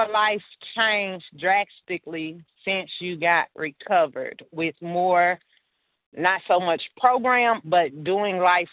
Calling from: Tennessee, United States; in Tennessee.

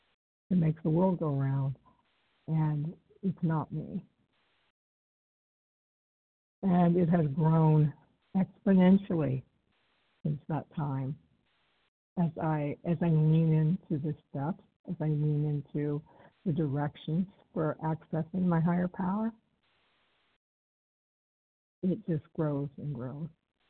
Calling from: St. Marys, Ohio, United States; I am in St. Mary's, Ohio.

